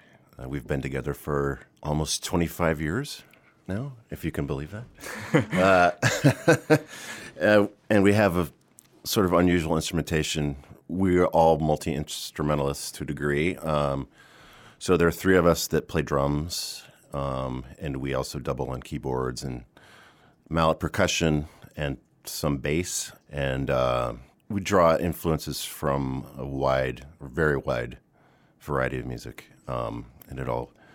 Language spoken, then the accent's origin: English; Oregon, United States; also born or lived in Ohio; I grew up in Oregon, but I went to school in Ohio.